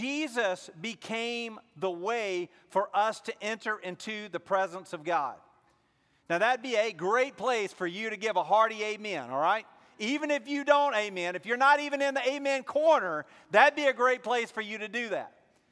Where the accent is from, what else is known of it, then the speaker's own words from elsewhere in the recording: Mississippi, United States; we're from Mississippi, there's really no ice down there, so no hockey.